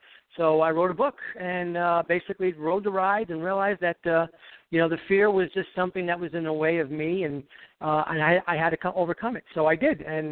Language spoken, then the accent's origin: English; Staten Island, New York, United States; Born on Staten Island, New York. Obviously, not just over the bridge from Brooklyn.